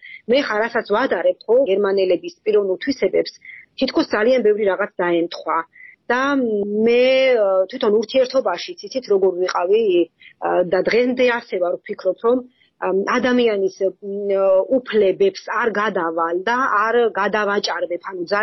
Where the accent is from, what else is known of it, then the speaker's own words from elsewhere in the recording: Kakheti, Georgia; ახეთიდან ვარ წარმოშობით და არასოდეს დამილებია ღვინო.